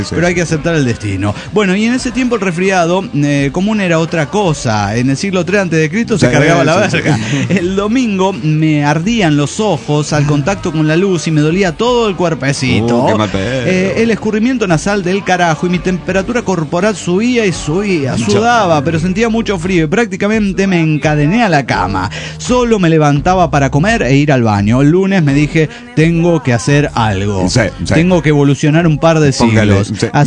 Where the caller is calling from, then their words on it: Mexico City, Mexico; del Distrito Federal Mexicano.